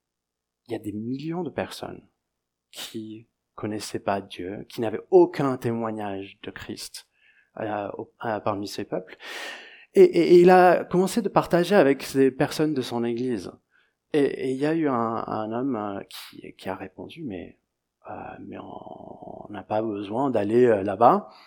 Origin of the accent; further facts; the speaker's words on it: Niger; j'ai grandi au Niger et donc je me considère un peu plus africain qu'européen, mais je suis d'origine britannique, donc … qui veut dire chevalier.